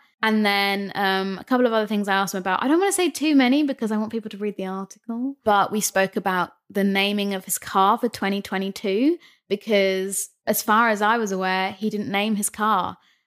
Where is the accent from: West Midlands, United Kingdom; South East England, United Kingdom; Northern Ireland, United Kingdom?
South East England, United Kingdom; Brighton; And so I told him that I'm from Brighton